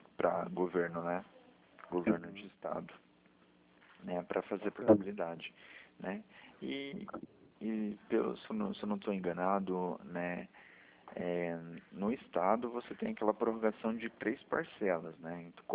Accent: Paraná, Brazil; eu sou do Paraná.

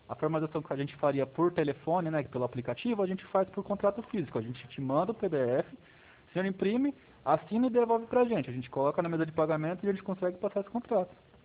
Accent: São Paulo, Brazil; Eu sou de São Paulo.

